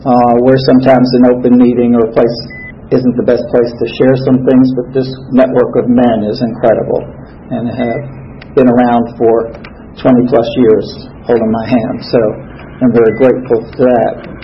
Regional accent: New York City, New York, United States; born there; I was born in New York, in the Bronx, May 12, 1951. I was the first child of five total.

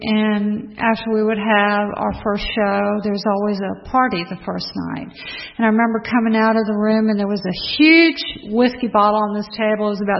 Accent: Florida, United States; And I grew up in Florida, and I had a brother who's a little over a year younger than I am.

